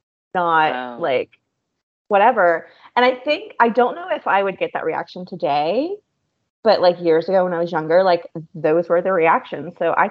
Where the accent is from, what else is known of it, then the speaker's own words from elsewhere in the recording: the South, United States; because I am from the South and I've always been more into folk stuff